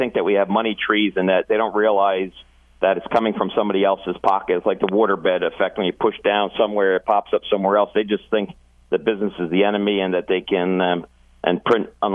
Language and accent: English; New Jersey, United States; Luckily, I come from Sussex County where we get a lot of snow